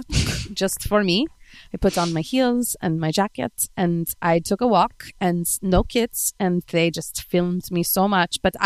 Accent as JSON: {"language": "English", "country": "Spain", "said": "Because I'm from España and I have warm blood."}